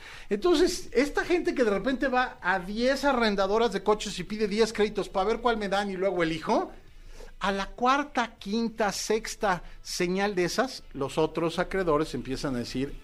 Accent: Mexico; Es un apellido de origen italiano, aunque yo ya soy más mexicano que el mole oaxaqueño.

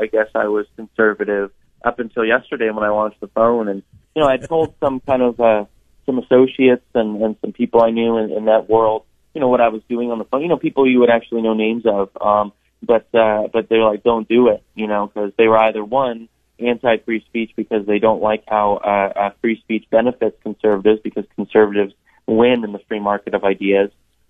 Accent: Idaho, United States; I grew up in Idaho, actually, North Idaho, actually, and that's where I grew up, and that's my background, and that's where I call, you know, the my original home.

